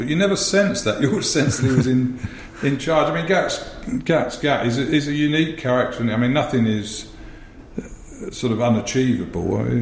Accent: North West England, United Kingdom; born there; I was born in Lancashire

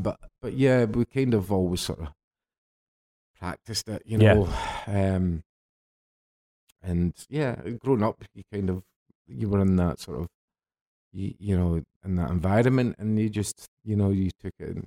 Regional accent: Scotland, United Kingdom; I was born in Duke Street Hospital, which then became a psychiatric unit for the criminally insane.

